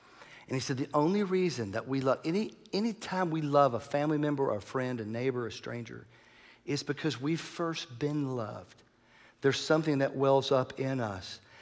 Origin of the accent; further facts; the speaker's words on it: Atlanta, Georgia, United States; born there; I shared the story that when I was born in Atlanta 57 years ago now, that my mom and dad started to say, I love you, right?